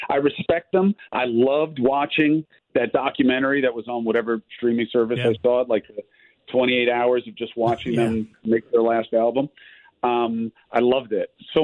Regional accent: Queens, New York, United States; I come from Queens and, you know, the home

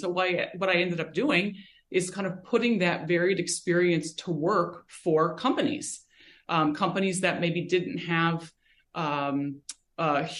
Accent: Midwest, United States; I grew up in the Midwest and actually graduated from college with a communications and marketing degree way back in the day.

